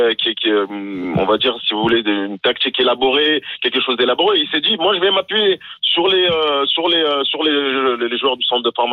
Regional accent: Lyon, Auvergne-Rhône-Alpes, France; moi, je suis lyonnais

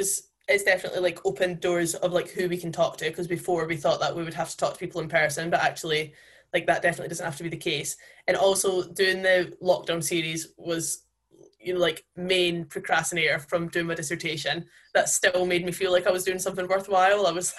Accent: Scotland, United Kingdom; like being a Scottish rugby player, I think I probably undervalue like the platform that you have from that.

